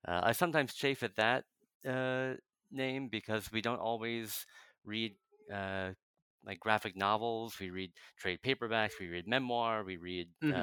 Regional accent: New Jersey, United States; now in Chicago, United States; I'm originally from New Jersey, actually.

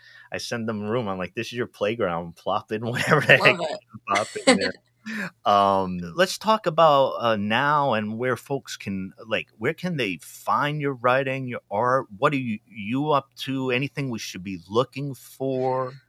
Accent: Rhode Island, United States; I grew up in Rhode Island, a large Portuguese population, family background, Portuguese.

